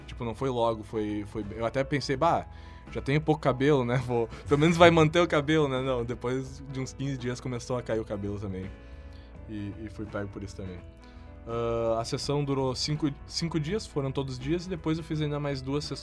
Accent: Arroio do Meio, Rio Grande do Sul, Brazil; lá da minha cidade, que eu não recordo o nome, mas eu recebi uma ligação, ah, aqui é o fulano daqui de Arroio do Meio

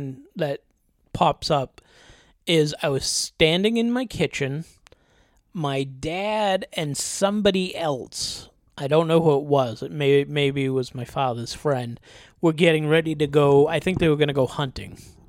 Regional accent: Derry, New Hampshire, United States; born there; find out I was born in Derry, New Hampshire. So all my life I thought I was born in Methuen, and I was actually born in Derry

